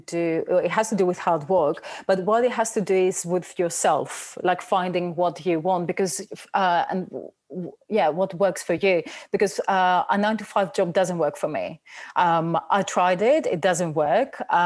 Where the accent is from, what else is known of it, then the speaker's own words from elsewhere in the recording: Athens, Attica, Greece; moved away; because we are migrants as well, I don't have the luxury of time to doubt myself in a sense of I'm born and bred in Athens.